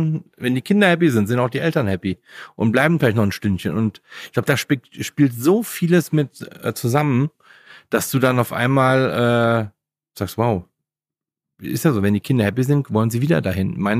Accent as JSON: {"language": "German", "town": "Leverkusen", "region": "North Rhine-Westphalia", "country": "Germany", "said": "Also ich kenne das früher, wo ich Kind war. Ich komme aus Leverkusen"}